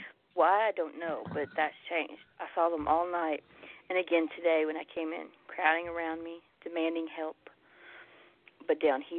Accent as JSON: {"language": "English", "region": "the South", "country": "United States", "said": "Well, you know, it's okay because I'm from the South, so we say that all the time, whether we're on the phone or just chatting in person."}